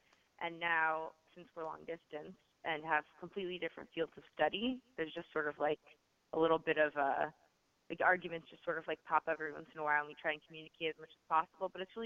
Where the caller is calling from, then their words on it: New York, United States; Calling from New York.